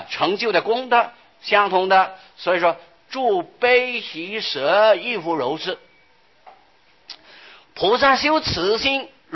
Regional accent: China; 我们中国人喜欢简单

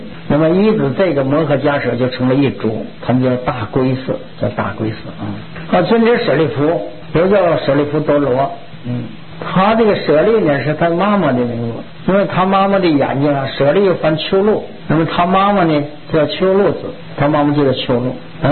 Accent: China; 我们都取其哪个好念，这是我们中国人的翻译时候特点。

